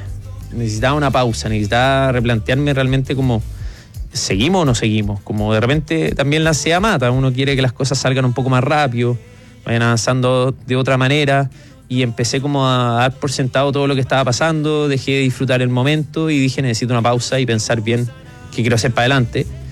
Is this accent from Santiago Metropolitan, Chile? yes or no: yes; Santiago, Santiago Metropolitan, Chile; Yo soy santiaguino, nacido y criado aquí en Santiago.